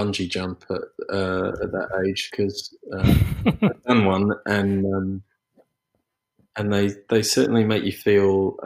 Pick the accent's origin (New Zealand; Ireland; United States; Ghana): New Zealand; I mean, I grew up in New Zealand, so I'm. What can I say? I'm familiar with the smell of it.